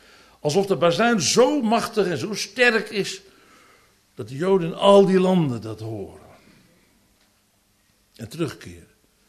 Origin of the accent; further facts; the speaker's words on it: Netherlands; Maar ik ben een Hollandse jongen.